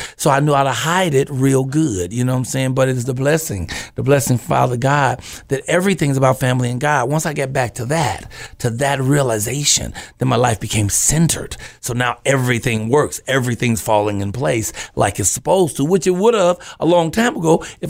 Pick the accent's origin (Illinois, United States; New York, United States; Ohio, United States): Illinois, United States; Chicago; Now, I am from Chicago, though, Southside.